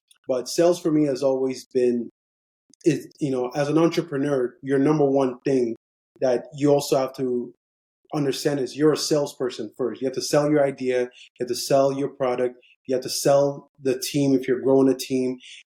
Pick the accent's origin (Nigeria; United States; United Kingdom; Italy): Nigeria; born there; Well, I mean, I was born in Nigeria